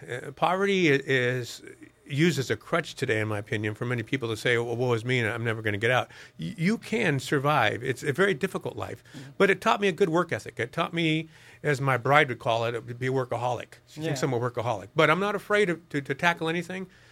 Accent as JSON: {"language": "English", "region": "California", "country": "United States", "tie": "born there", "said": "I was born in Northern California and was very poor."}